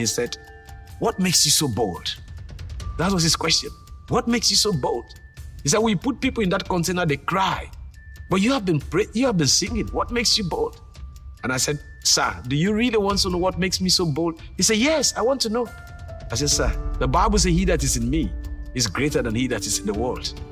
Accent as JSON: {"language": "English", "country": "Sierra Leone", "tie": "born or raised there", "said": "and I grew up in Sierra Leone. It was a difficult life. There was a lot of poverty all around us."}